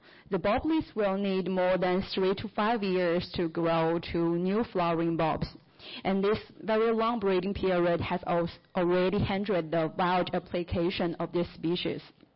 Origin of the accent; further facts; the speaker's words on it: China; English is a second language; o everyone … from China.